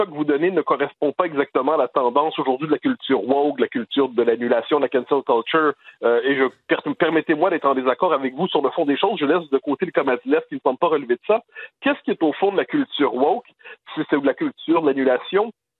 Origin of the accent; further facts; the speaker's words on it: Quebec, Canada; J'y crois certainement pas chez nous au Québec, je ne crois pas en France.